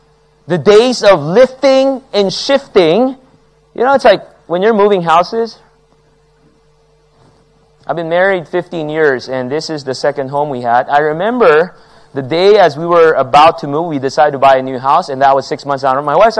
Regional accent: Manila, Metro Manila, Philippines; now in United States; I'm originally from Manila, Philippines, and when I started working in the U.S.

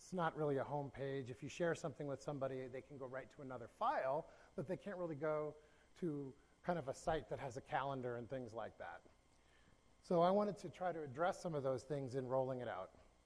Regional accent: Seattle, Washington, United States; and I'm from Seattle

